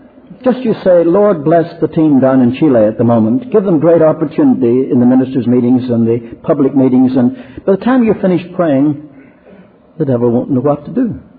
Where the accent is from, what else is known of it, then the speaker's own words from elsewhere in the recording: Ireland; I told you I'm Irish by birth and upbringing.